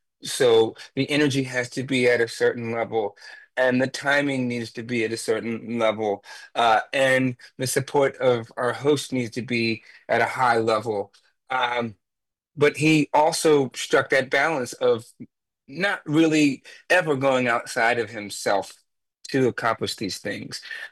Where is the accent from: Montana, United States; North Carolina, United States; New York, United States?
North Carolina, United States; Now I'm from North Carolina, so I think that timbre changes a bit